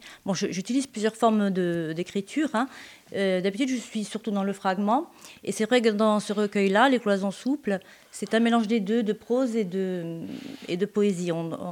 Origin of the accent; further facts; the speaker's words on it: Bastia, Corsica, France; moi je suis née à Bastia et j'ai grandi à Bastia.